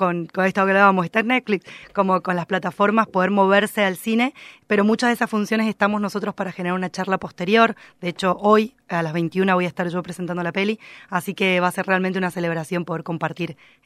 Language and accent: Spanish; Neuquén, Argentina; moved away; digo nuestro aunque soy neuquina, pero bueno, vivo hace 16 años acá.